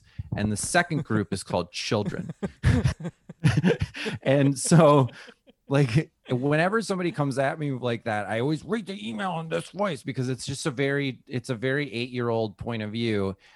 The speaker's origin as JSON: {"language": "English", "region": "Wisconsin", "country": "United States", "said": "I talk about like, oh, I'm this way because I'm from Wisconsin."}